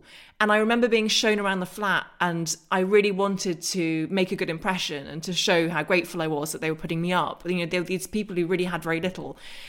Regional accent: England, United Kingdom; accent: English; that was the first time that I realised that my English accent was actually an accent that made me into, in many people's eyes, the occupier

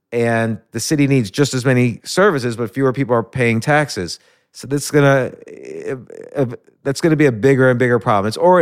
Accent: New York, United States; born there; I was born in New York.

